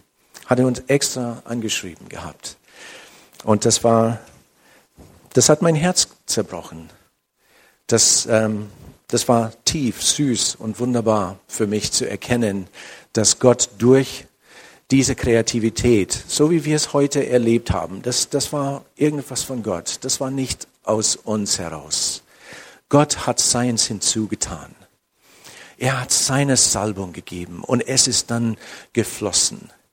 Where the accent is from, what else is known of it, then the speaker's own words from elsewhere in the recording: United States; German is a second language; ich als Amerikaner, schenk mir doch, zeige mir die Schönheit dieser Sprache